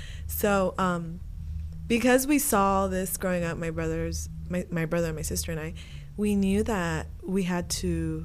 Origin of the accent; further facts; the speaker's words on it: Delano, California, United States; I grew up in Delano, California. And this is a farmworking community.